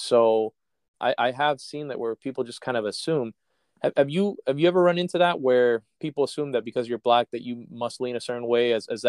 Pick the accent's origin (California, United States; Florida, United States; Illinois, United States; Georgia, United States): Florida, United States; Miami; my wife and I are Cuban. We grew up in Miami in the Cuban culture.